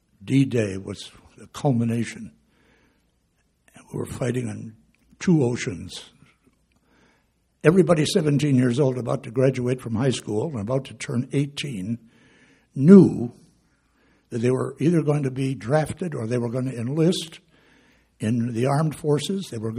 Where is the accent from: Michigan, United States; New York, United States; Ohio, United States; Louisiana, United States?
Ohio, United States; Cleveland; The legal drinking age in Ohio, I grew up in Cleveland, Ohio, in a suburb of Cleveland.